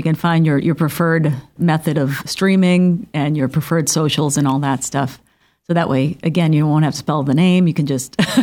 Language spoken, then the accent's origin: English; Boston, Massachusetts, United States; I'm from the Boston area